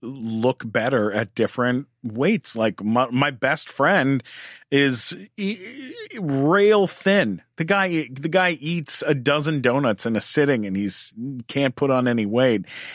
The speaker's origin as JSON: {"language": "English", "country": "Canada", "said": "I mean, I'm a Canadian, you know, I have no right to be political about anything"}